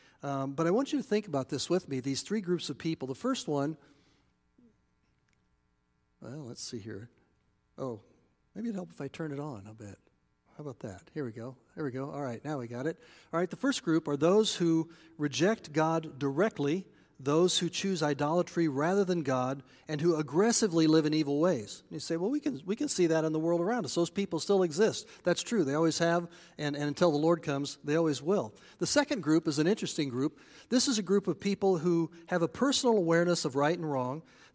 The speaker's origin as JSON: {"language": "English", "region": "Nebraska", "country": "United States", "tie": "born or raised there", "also_born_or_lived": "Indiana", "said": "Just to give you a little bit of background, I'm originally from Nebraska. I was a farm kid there."}